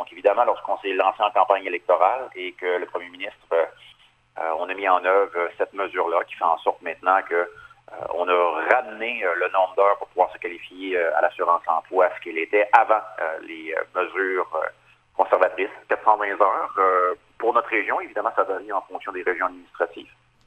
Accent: Quebec, Canada; chez nous, en Gaspésie, dans l'Est du Québec

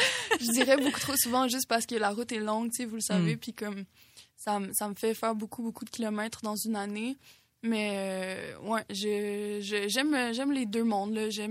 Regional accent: Gaspé, Quebec, Canada; moi, je viens de Gaspé, tu sais, je suis née ici

